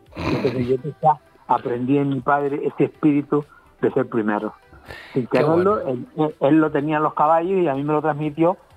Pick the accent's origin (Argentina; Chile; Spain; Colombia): Spain; Canary Islands; Gran Canaria para mí, pues bueno, está mi familia, está todo, mis hijos ahí. Yo soy palmero, me crié en García, pero bueno, nací en Gran Canaria y ahí se la pasé.